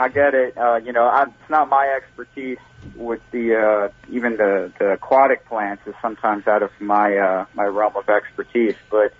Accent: Louisiana, United States; I come from Louisiana, and we fish a lot of blue catfish down there.

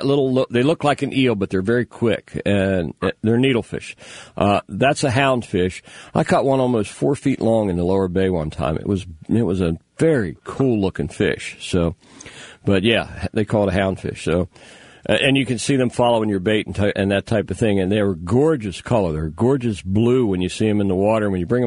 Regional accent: Pennsylvania, United States; No, I grew up in Pennsylvania, and my dad and I used to fish.

